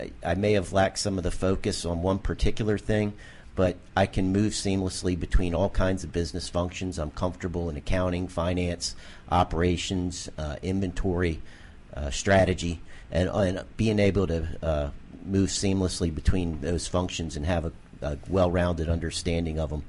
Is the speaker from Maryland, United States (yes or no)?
yes; Bel Air, Maryland, United States; I'm from Bel Air, Maryland.